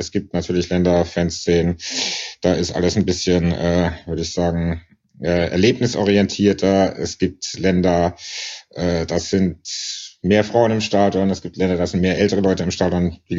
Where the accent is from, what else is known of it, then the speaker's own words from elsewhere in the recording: Karlsruhe, Baden-Württemberg, Germany; now in Berlin, Germany; Ich bin in Karlsruhe aufgewachsen, im Wildparkstadion im Block A4 groß geworden